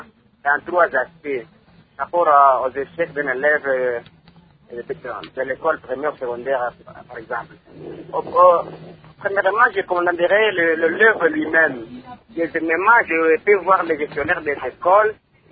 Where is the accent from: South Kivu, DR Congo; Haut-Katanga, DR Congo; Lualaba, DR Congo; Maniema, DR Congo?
Maniema, DR Congo; Kalima; j'ai étudié chez nous au Maniema, précisément à Kalima, dans les écoles de Pang.